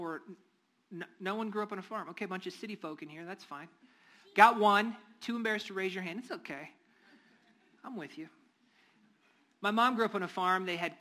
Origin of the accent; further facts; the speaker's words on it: North Dakota, United States; I mean, I'm from North Dakota.